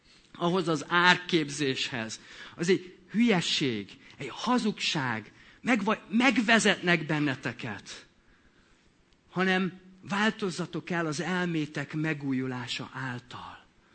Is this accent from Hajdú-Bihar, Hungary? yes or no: yes; Debrecen, Hajdú-Bihar, Hungary; Én Hortobágy mellett nőttem fel, oké? Okay? Úgyhogy nehogy azt higgyetek, hogy parasz gyerek vagyok, de Debrecenben, oké? Okay? Az ország második legnagyobb városában, jó? Tehát a város szélén.